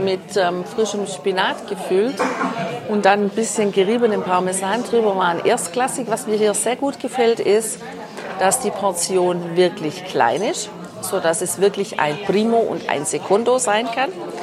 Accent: Germany; das ist ja nicht anders wie bei uns daheim in Deutschland

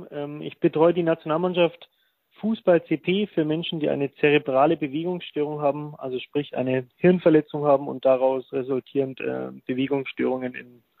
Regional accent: Bavaria, Germany; Für mich ist es natürlich schwierig, ich komme aus Bayern

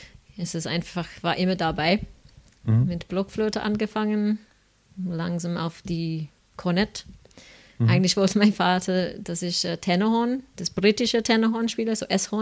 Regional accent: Queensland, Australia; German is a second language; now in Germany; Eigentlich in Australien, in Queensland, wo ich herkomme

